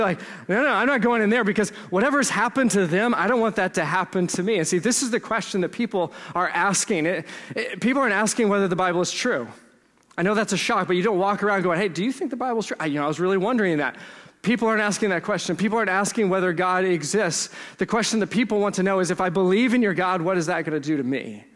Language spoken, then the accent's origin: English; Texas, United States; I'm from Texas.